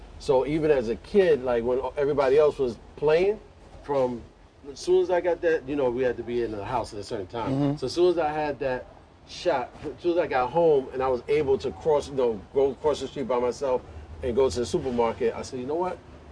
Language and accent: English; Brooklyn, New York, United States; So I grew up in Bed-Stuy. I'm born in Bed-Stuy. Let me say that, on Hancock and Throop.